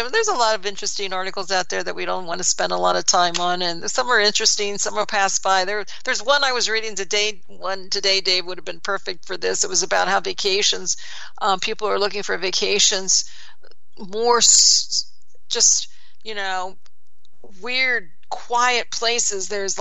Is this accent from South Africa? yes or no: no; Pennsylvania, United States; So, of course, everyone knows I'm from Pennsylvania and you're in Pennsylvania.